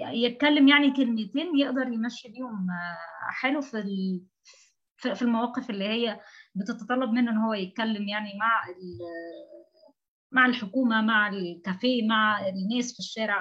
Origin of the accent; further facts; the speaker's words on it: Egypt; moved away; انا واحده مصريه، بالنسبه لهم انا واحده اجنبيه طالبه